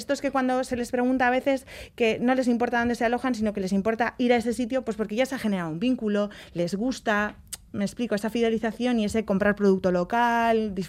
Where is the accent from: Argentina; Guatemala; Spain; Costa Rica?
Spain; Bilbao, Basque Country; also born or lived in San Sebastián; Yo he vivido 6 años en Donosti y sé lo que es, aunque soy de Bilbao, pues he vivido allí